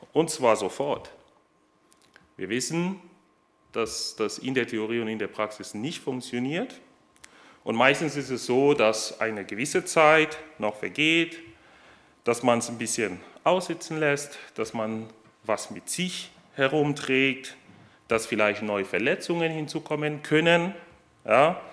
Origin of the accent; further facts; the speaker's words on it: Hoffenheim, Baden-Württemberg, Germany; wir kommen aus Hoffenheim, meine Frau und ich, da sind wir Gemeindemitglieder